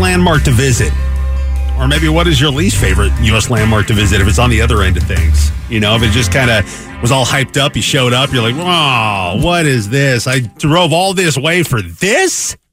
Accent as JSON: {"language": "English", "region": "Pacific Northwest", "country": "United States", "tie": "born or raised there", "said": "I grew up in the Pacific Northwest."}